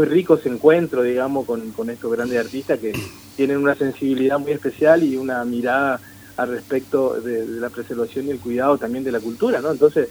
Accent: Campo Viera, Misiones, Argentina; crecimos en Campo Viera, nacimos en un ambiente musical, pero también comprometido con la tradición

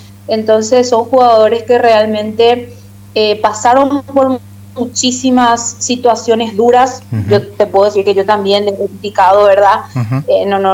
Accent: Paraguay; como paraguaya, con 29 años, esperé 15 años poder volver a ver a mi selección en un Mundial

